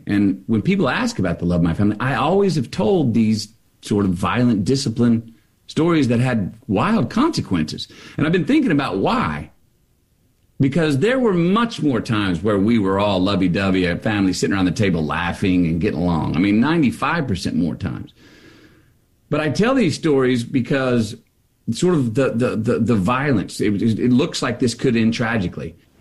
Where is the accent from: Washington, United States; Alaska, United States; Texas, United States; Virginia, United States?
Texas, United States; Longview; now in Austin, United States; I was raised over there in Longview, over there in the big thicket to the east of y'all. And now reside in Austin.